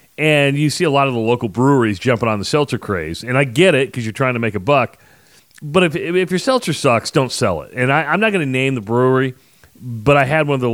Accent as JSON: {"language": "English", "town": "Minden", "region": "Iowa", "country": "United States", "tie": "born or raised there", "said": "I grew up in Minden, Iowa, right? And my high school is combined with four different towns"}